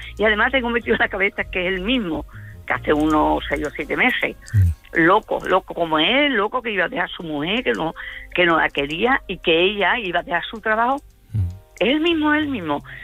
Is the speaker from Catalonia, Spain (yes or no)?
no; Cáceres, Extremadura, Spain; Soy de Cáceres.